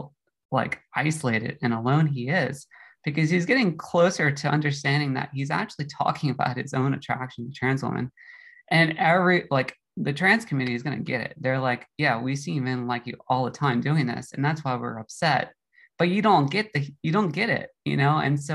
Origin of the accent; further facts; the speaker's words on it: United States; You know, I'm an American, and I'm the baby, and I'm out of my element.